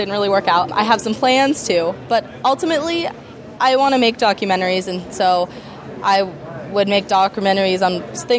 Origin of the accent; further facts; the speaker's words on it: Missoula, Montana, United States; I'm from Missoula, Montana in the United States, and I am actually currently a freshman in college.